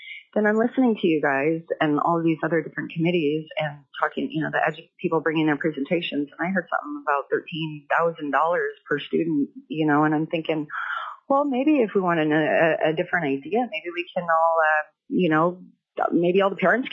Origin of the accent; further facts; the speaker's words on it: Juneau, Alaska, United States; also born or lived in Nome; now in Wasilla, United States; I am currently here in Wasilla, living in Wasilla. I was raised in Juneau, and I too was born in Nome.